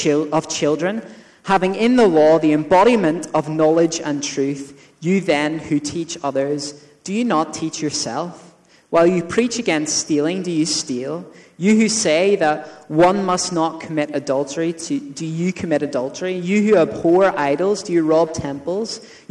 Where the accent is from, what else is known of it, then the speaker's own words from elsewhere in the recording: Northern Ireland, United Kingdom; what happens when I go to Northern Ireland is that my accent gets thicker and I speak faster.